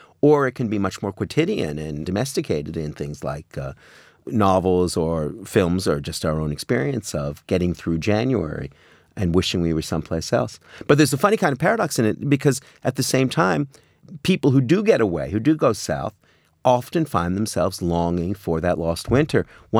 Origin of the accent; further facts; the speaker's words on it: Montreal, Quebec, Canada; now in Miami Beach, United States; I was raised in Canada, in Montreal, which is, I suppose, one of, if not the coldest big city in the world. We get 6 feet of snow every year.